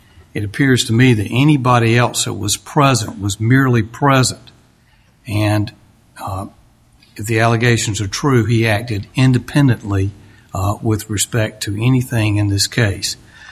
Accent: Jacksonville, North Carolina, United States; from Jacksonville, North Carolina, southeastern North Carolina.

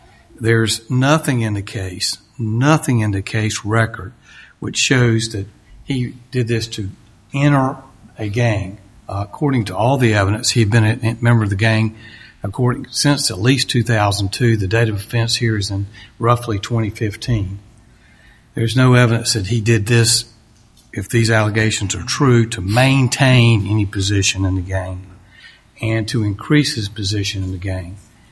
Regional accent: Jacksonville, North Carolina, United States; from Jacksonville, North Carolina, southeastern North Carolina.

